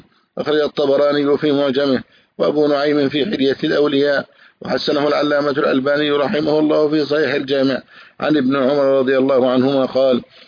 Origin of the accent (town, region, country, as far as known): Egypt